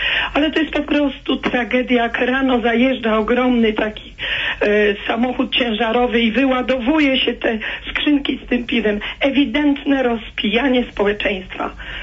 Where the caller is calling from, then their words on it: Tricity, Pomeranian Voivodeship, Poland; Ja z Trójmiasta dzwonię.